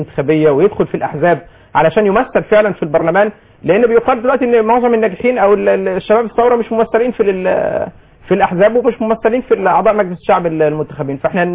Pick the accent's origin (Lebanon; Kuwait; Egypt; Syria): Egypt; احنا كمصريين بكل طوائفنا